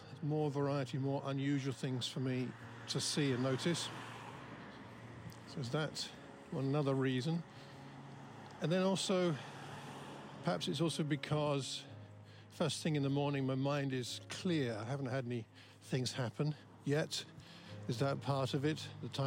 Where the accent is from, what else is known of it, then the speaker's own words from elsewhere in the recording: Croxley Green, East of England, United Kingdom; I'm walking through my hometown of Croxley Green here.